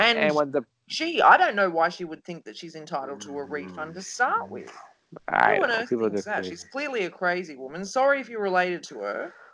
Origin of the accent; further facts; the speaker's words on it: Australia; I'm Australian. We do that.